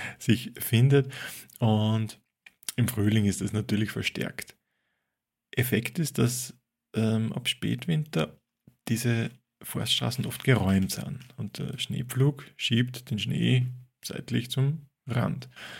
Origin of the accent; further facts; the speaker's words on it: Upper Austria, Austria; ich bin aus Oberösterreich